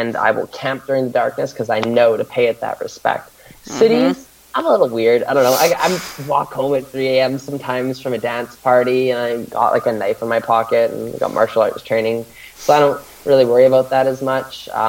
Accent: Canada; I briefly mentioned I grew up in like rural Canada, but my hometown was 3,000 people.

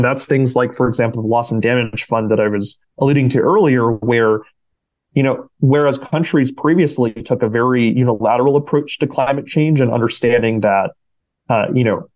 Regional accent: Wisconsin, United States; something that my home state of even Wisconsin is already seeing, where climate change is impacting growing seasons.

